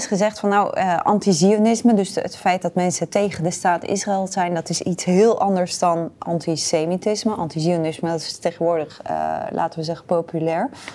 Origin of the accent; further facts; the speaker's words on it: Netherlands; Ja, misschien ook wel omdat we ons als Nederlanders wat meer daarmee identificeren.